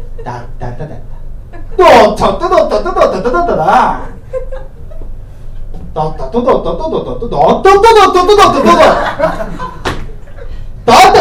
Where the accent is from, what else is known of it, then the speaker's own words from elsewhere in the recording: Iwate, Japan; 僕東北の岩手県出身なんですけど